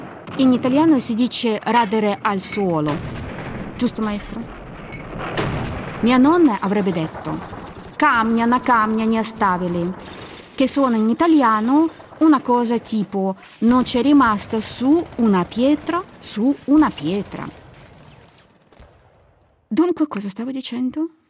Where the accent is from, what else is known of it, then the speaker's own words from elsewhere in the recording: Minsk, Belarus; Italian is a second language; now in Bergamo, Italy; E da tanti anni vivo a Bergamo, in Italia. Ma la mia città natale è Minsk. Minsk in Bielorussia, dove il mare non c'è.